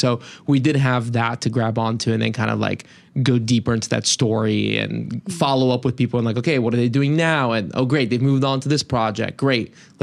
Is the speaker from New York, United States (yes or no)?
no; Cincinnati, Ohio, United States; I grew up in Cincinnati. When I moved here when I was 10, I grew up here.